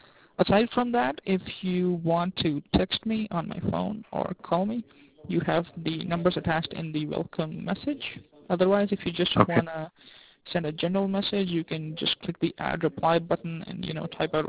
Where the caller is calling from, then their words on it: New York, United States; New York.